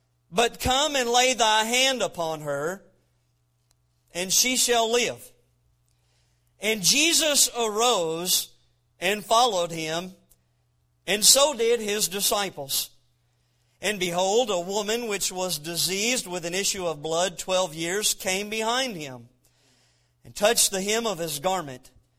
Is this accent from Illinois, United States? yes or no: no; Florida, United States; I got Florida blood in me, man. I was born and raised in Florida.